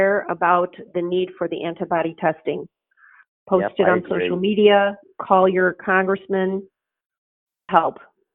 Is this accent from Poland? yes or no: yes; Poland; now in United States; I came here from Poland. We came with $20 in my pocket. My parents are Holocaust survivors.